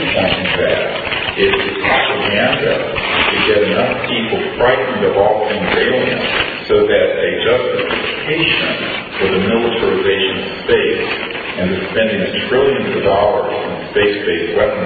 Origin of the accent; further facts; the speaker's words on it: United States; I personally take no offense to that idea being brought up in terms of being an American